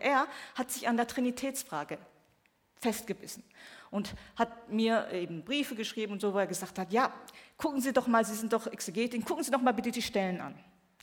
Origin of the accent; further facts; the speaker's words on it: South Korea; ich komme aus Korea, wo viele, viele Gemeinden, große Gemeinden, dynamische Gemeinden, missionarische Gemeinden existieren und existiert haben